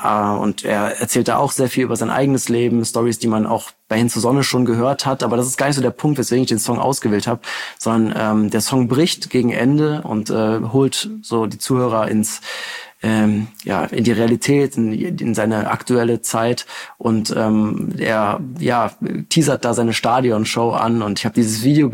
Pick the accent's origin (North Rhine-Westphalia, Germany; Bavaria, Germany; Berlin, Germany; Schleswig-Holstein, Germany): North Rhine-Westphalia, Germany; born or raised there